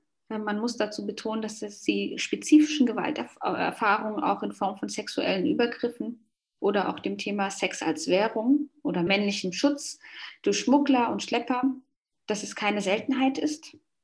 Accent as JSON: {"language": "German", "country": "Somalia", "said": "Und in Somalia, letztes Jahr, glaube ich noch, war das Land am Horn Afrika, was ja auch mein Heimatland ist, ein bisschen verschont geblieben."}